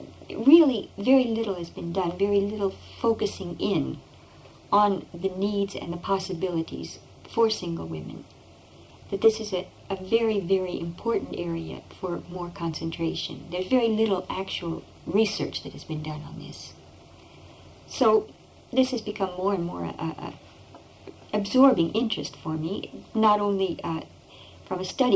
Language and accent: English; Kansas City, Missouri, United States; And through a certain circumspect way, I finally came back to my hometown, Kansas City.